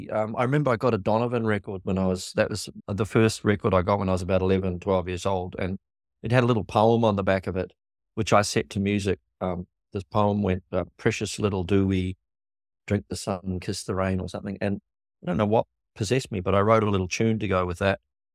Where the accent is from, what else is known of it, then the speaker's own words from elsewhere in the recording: New Zealand; We were in a small town, New Zealand. My dad was an accountant.